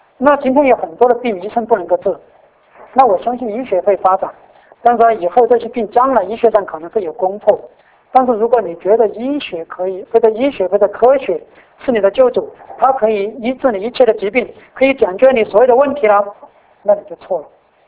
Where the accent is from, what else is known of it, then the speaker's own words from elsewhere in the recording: Taiwan; 那我们台湾